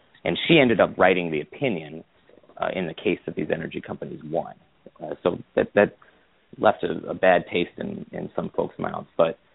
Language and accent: English; Midwest, United States; I'm from the Midwest